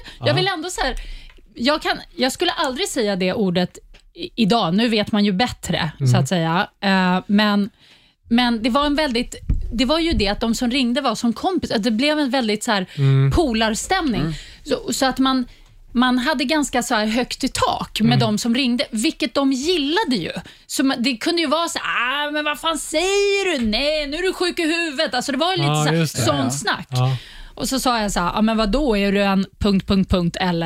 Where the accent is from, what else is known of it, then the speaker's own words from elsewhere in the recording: Stockholm, Stockholm County, Sweden; Jag hade precis skaffat en lägenhet på Sveavägen, så jag bodde också runt hörnet. Och i och med att jag är uppvuxen i Stockholm, i stan